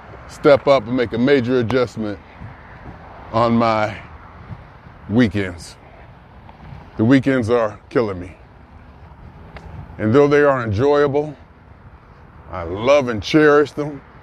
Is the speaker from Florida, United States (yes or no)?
no; Ohio, United States; for a 62-year-old black man born and raised in Northeast Ohio that I'm doing pretty good.